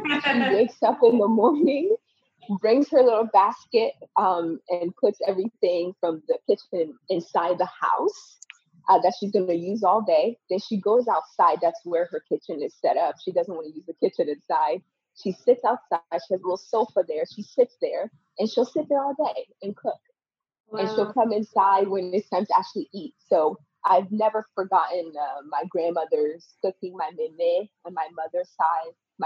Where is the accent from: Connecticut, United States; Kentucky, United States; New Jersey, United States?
Connecticut, United States; And that's how I found myself in the States, in the United States. And from that time, I grew up in Connecticut from 10 till about 17 years old. I grew up in Connecticut.